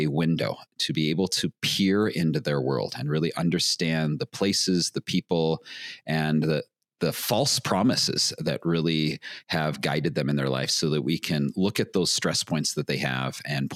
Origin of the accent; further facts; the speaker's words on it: Montrose, Colorado, United States; We both grew up Lutheran. I grew up in Montrose, Colorado, in a little town that did have some LDS in it.